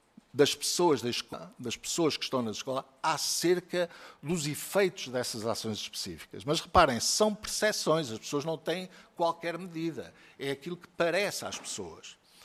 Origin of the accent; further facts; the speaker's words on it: Portugal; eu fico satisfeito como português